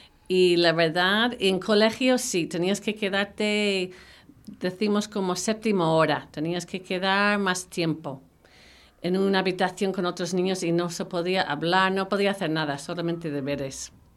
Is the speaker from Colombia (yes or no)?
no; Portland, Oregon, United States; also born or lived in Salt Lake City, United States; Pues nací en septiembre, el 18 de septiembre de 1971. Y nació en Estados Unidos, en un sitio que se llama Salt Lake City. Pero viví toda mi vida en Portland